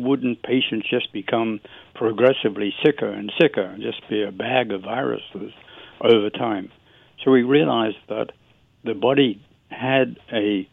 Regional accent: Australia; And I'd like to trace my origins back as an Australian. Went through medical school in Sydney

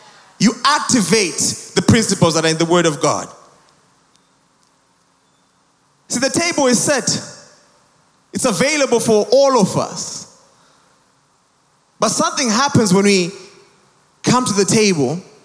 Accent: Zimbabwe; I'm from Zimbabwe

